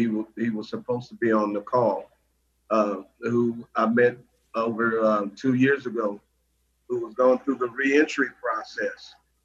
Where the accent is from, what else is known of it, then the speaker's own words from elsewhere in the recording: Houston, Texas, United States; now in Iowa, United States; George Lloyd is a native of my hometown, Houston, Texas, and coming up in Third Ward, Houston, Texas, he was a student athlete, and my younger cousin and George were classmates